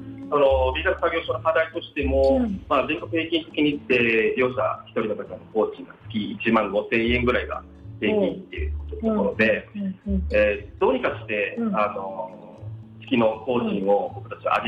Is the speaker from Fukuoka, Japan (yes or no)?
no; Itoman, Okinawa, Japan; 僕が糸満、まあ、出身で糸満、愛が強くてですね、糸満、の地元に貢献したいということで